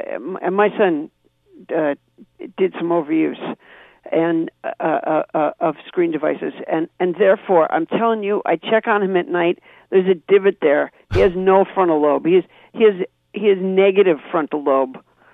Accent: Massachusetts, United States; also born or lived in Alabama; I was raised in Massachusetts, luckily, because Massachusetts is a wonderful state, but I was born in Alabama.

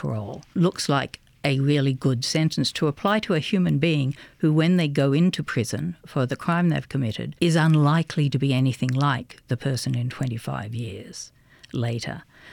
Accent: Australia; now in United States; And as an Aussie, I spent my first 40 years in Australia.

